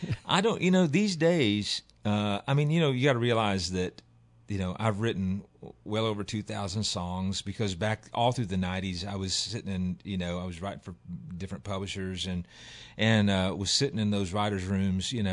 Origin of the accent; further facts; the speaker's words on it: Missouri, United States; I grew up in Southeast Missouri, knew all about Branson, had never been to Branson.